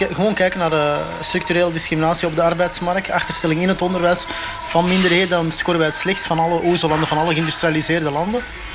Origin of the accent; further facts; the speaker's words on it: Belgium; Verdomme, we zijn hier al 50 jaar. Ik ben toch gewoon een Belg. Ik ben hier geboren en getogen.